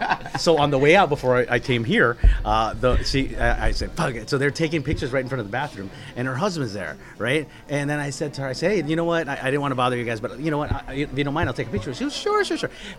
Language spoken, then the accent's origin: English; Colombia; I go, oh, really? I'm from Colombia, too.